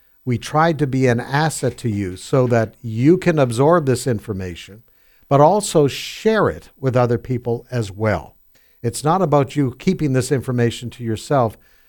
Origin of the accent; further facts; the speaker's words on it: Canada; now in United States; Now, I came from Canada, but this country is very, very special. Been here 24 years.